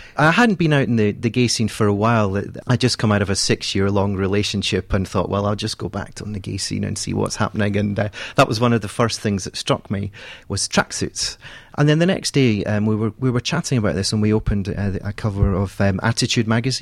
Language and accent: English; Blair Atholl, Scotland, United Kingdom; also born or lived in Coupar Angus, United Kingdom; I'm from rural Scotland, originally from a small place called Blairathal, and my parents moved down to actually an even smaller place called Cooper Angus.